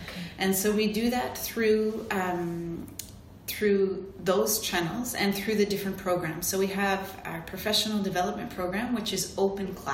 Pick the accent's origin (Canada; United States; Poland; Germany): Canada; Vancouver, British Columbia; now in Montreal, Canada; I am originally from Vancouver. I moved to Montreal 26 years ago